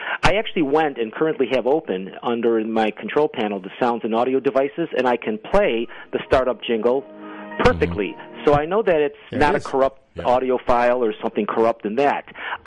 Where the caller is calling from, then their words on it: Rochester, New York, United States; The city of Rochester, New York.